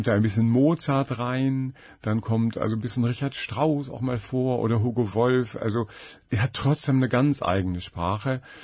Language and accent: German; Bonn, North Rhine-Westphalia, Germany; Ich wohne ja nicht in München, ich bin ja weit gereist. Ich komme aus dem Rheinland, aus Bonn.